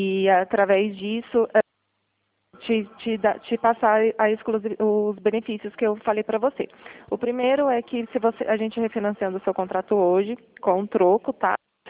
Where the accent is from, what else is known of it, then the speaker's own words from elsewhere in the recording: São Paulo, Brazil; Eu sou daqui da região de São Paulo.